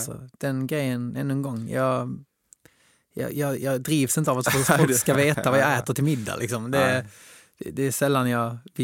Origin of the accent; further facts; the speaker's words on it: Helsingborg, Skåne, Sweden; now in Stockholm, Sweden; som vet att man bor och jobbar i Stockholm. Liksom. Jag är från Helsingborg